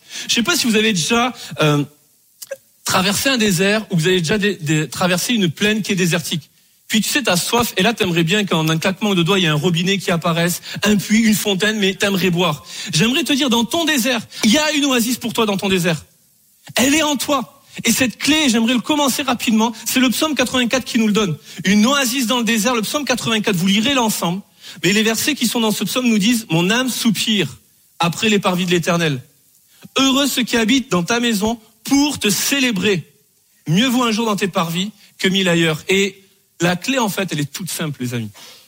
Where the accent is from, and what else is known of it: Bordeaux, Nouvelle-Aquitaine, France